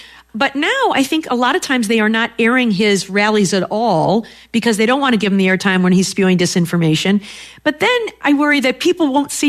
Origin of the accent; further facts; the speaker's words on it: Ann Arbor, Michigan, United States; my hometown of Ann Arbor, Michigan, you know, we used to have small dailies